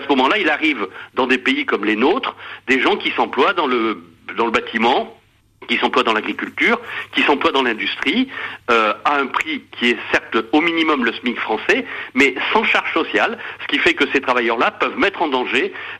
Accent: France; chez nous en France

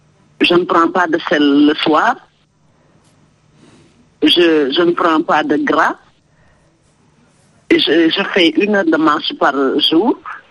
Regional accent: Senegal; Je suis une Sénégalaise de 60 ans.

